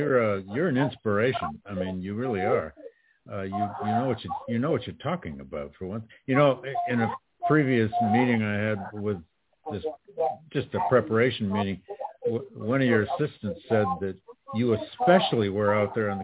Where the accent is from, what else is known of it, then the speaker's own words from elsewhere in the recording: Flint, Michigan, United States; I grew up in Flint, Tom. I grew up in Flint.